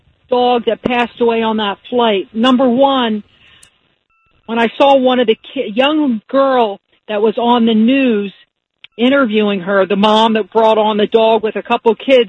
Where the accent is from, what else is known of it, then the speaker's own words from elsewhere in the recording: Philadelphia, Pennsylvania, United States; now in California, United States; I'm from Philly, like you.